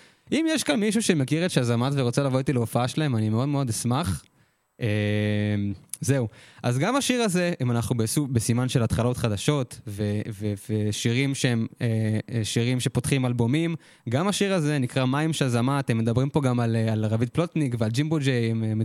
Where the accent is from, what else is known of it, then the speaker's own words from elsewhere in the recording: Gesher HaZiv, Northern District, Israel; אני במקור מגשר הזיף, שזה ליד נהריה.